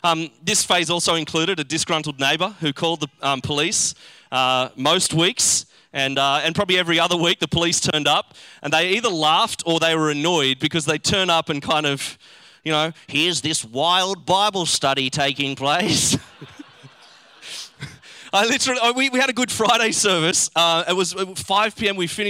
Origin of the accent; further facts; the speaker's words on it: New South Wales, Australia; now in Brisbane, Australia; I'm from New South Wales. That sometimes just slips out.